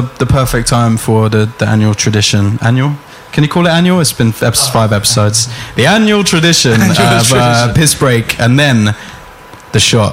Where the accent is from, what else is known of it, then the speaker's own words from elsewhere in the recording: Finsbury Park, London, United Kingdom; Like, I grew up in Finsbury Park. I'm used to noise all times.